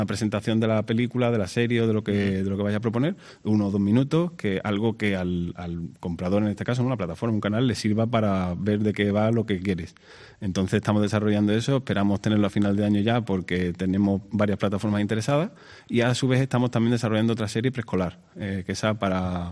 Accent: Seville, Andalusia, Spain; Sí, de hecho, yo soy de Sevilla y mi socio es de Sevilla

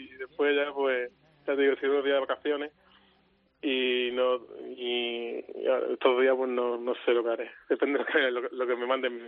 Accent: Melilla, Spain; soy melillense

